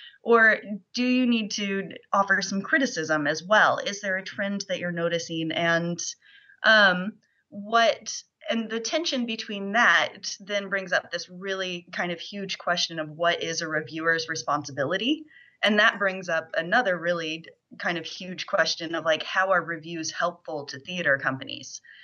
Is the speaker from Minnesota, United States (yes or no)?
no; Iowa, United States; now in New Zealand; I live in New Zealand. I've been living here for about 9 years now. I am not from New Zealand originally. I'm actually from Iowa once upon a time.